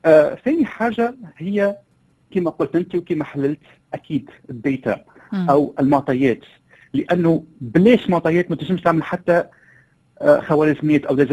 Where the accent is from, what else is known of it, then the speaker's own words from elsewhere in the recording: Tunisia; عندنا في تونس